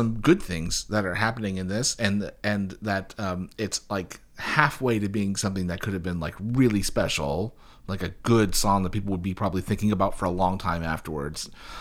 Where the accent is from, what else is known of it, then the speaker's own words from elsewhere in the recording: Canada; I'm obviously Canadian.